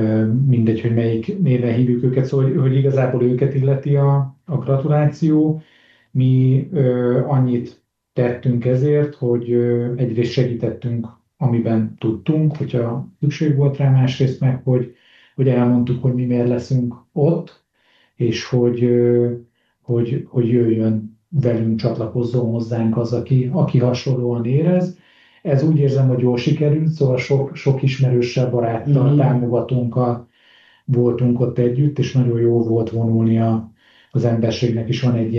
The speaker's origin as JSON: {"language": "Hungarian", "town": "Pécs", "region": "Baranya", "country": "Hungary", "said": "amit persze jó elfogadni, mint pécsi, mert hogy arra is, hogy ez a város ilyet tud."}